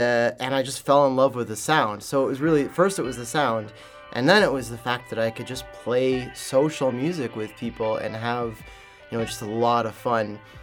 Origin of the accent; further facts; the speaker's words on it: Ontario, Canada; I was growing up in Ontario